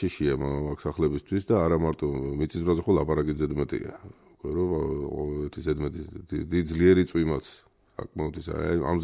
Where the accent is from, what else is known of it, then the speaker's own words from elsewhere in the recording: Tbilisi, Georgia; არა მარტო ეგ მოგეხსენებოს რომ დავიბადე, გავიზარდე თბილისში, კარგად ვიცნობ ძველუბნებს.